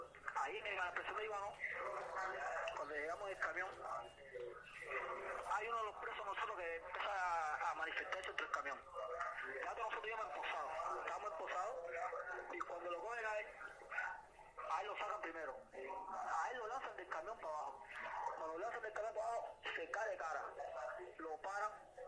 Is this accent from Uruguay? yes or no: no; Santiago de Cuba, Cuba; Soy de Santiago de Cuba y estaba aquí en La Habana en el trámite del consulado.